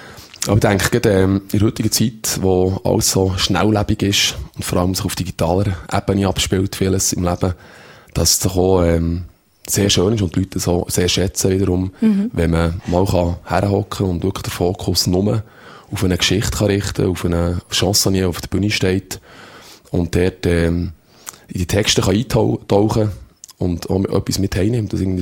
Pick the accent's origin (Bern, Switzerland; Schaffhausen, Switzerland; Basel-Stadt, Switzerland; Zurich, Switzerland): Bern, Switzerland; einerseits bin ich in Bern natürlich aufgewachsen. Ich bin dort schon rein von Bindungstheorie her verschmolzen mit Bern.